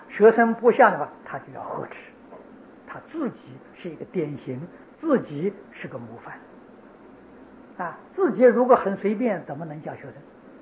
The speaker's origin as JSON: {"language": "Chinese", "country": "Taiwan"}